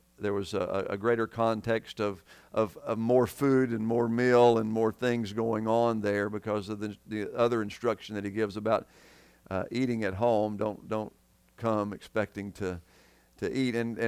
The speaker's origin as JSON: {"language": "English", "region": "Georgia", "country": "United States", "tie": "born or raised there", "said": "I grew up in North Georgia, and you look at all a lot of the country Baptist churches, and there's two buildings sitting there."}